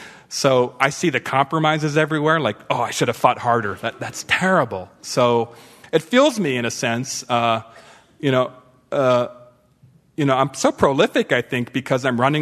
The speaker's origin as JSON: {"language": "English", "country": "United States", "said": "You know, as an Indian, you just feel so addicted to charity."}